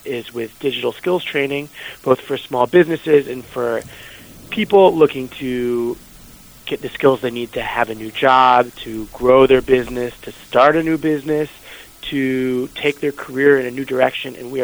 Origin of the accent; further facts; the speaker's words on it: West Bloomfield, Michigan, United States; I'm a Wolverine. I'm born and raised in West Bloomfield, Michigan.